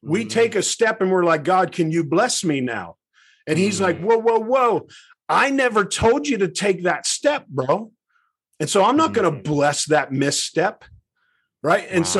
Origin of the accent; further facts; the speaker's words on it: Pittsburgh, Pennsylvania, United States; So, dude, growing up in Pittsburgh my whole life, I'm like, either way, this is going to be awesome because I get to have lunch with Coach Tomlin. Are you kidding me? A kid who grew up in Beaver County.